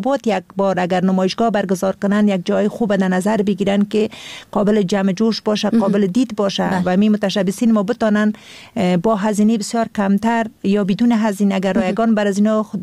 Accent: Kabul, Afghanistan; خودم از کابل هستم

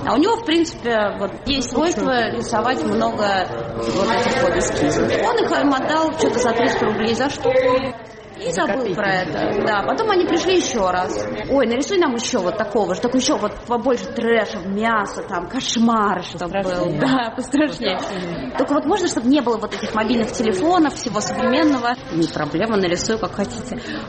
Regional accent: Russia; я журналист из России

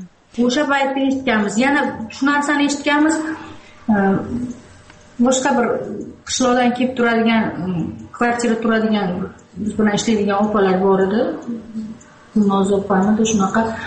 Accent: Andijan, Andijan Region, Uzbekistan; Men o'zim aslan andijonlikman. Shu Andijon voqeasi bo'lgan paytda men Andijonda edim.

